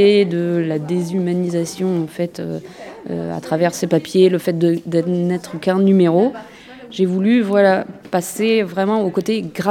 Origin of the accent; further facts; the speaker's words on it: France; born there; mes parents et grands-parents sont issus de l'immigration. Donc, moi, je suis née en France, mais mon père est né en Allemagne de l'Est.